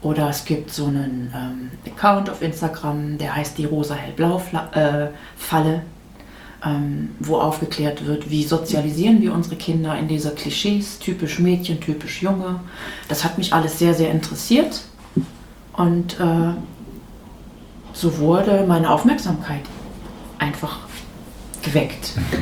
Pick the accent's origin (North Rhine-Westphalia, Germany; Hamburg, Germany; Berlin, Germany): North Rhine-Westphalia, Germany; Ich bin in Nordrhein-Westfalen groß geworden.